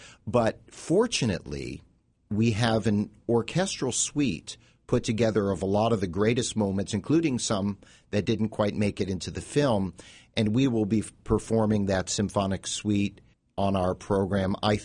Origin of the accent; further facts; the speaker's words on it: Massachusetts, United States; I grew up in Massachusetts.